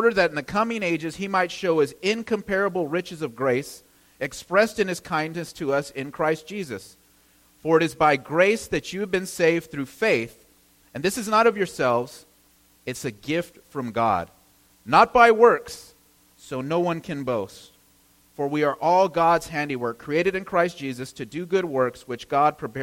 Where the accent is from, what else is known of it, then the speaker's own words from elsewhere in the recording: Upland, California, United States; We're from Upland, California. It's about 30 minutes east of Los Angeles.